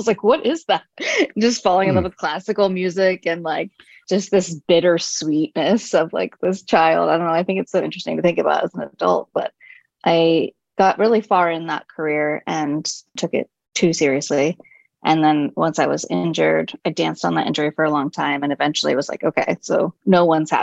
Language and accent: English; Los Angeles, California, United States; I am from Los Angeles.